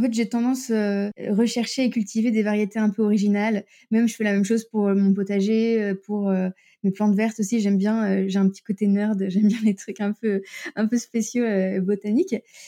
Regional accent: Paris, Île-de-France, France; moved away as an adult; now in Amsterdam, Netherlands; j'ai 32 ans. Je viens de Paris, mais je vis à Amsterdam depuis 6 ans maintenant.

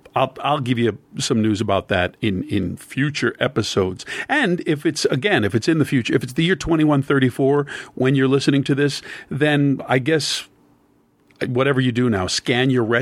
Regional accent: Philadelphia, Pennsylvania, United States; I grew up in Philadelphia, and I'm a city kid. Yeah, it's an hour and a half from New York. You know, I grew up in the city

